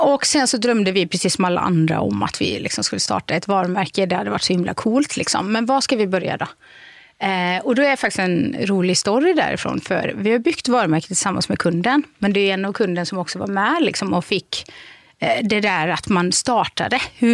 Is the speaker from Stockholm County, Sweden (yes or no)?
no; Borås, Västra Götaland County, Sweden; I Borås. Det är ju verkligen en liksom, stad med 11 000 företagare.